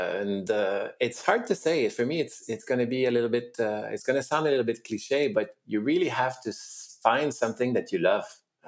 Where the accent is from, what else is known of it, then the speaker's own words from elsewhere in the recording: Montreal, Quebec, Canada; Oh, pretty much grew up in Montreal all my life. Grew up in the eastern townships in the remote areas